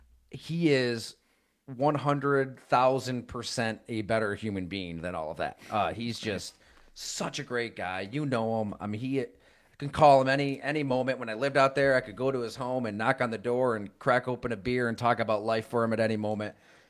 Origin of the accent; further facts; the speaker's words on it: Buffalo, New York, United States; also born or lived in Wisconsin; I tell you what, man, I loved living in Wisconsin. I grew up in Buffalo, so, you know, the cold isn't anything new. Went to college at Syracuse.